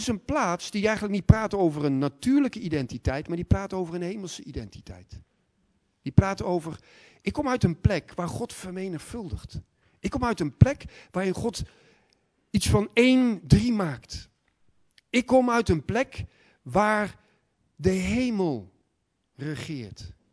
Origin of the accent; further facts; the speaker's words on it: Breda, North Brabant, Netherlands; now in Dordrecht, Netherlands; Ik niet natuurlijk, want ik kom oorspronkelijk uit Breda.